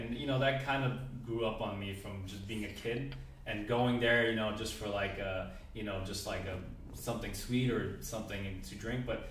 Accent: Brooklyn, New York, United States; Pizza wise, I think obviously Roberta's, but I come from Brooklyn, so L&B Spumoni Gardens would have to take that slot as number one.

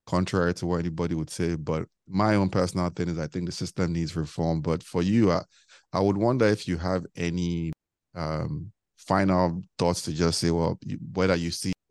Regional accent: Lagos, Nigeria; I was born and brought up in Lagos. I see myself as a Lagosian, born and brought up in Sule. I don't even identify really with Enugu where my parents are from.

